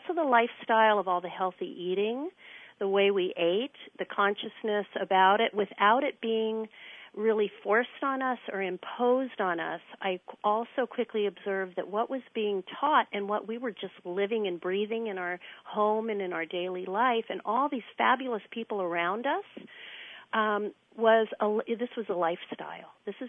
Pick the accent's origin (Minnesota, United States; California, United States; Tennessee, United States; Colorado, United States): California, United States; San Francisco; growing up in San Francisco, a San Francisco kid with all my friends and going to the schools